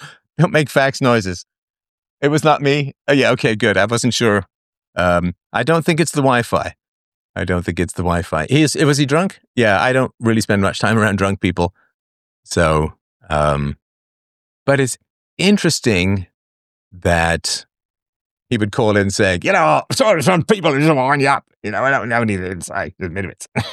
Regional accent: England, United Kingdom; I grew up in England, so I'm fairly familiar with the British accent.

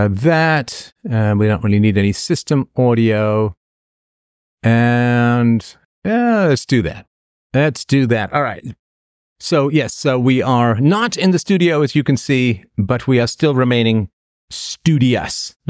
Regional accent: Toronto, Ontario, Canada; I grew up in Toronto, but I have not been to Toronto in quite some time. I don't particularly like going into Toronto these days. I live, of course, as you know, outside of Toronto.

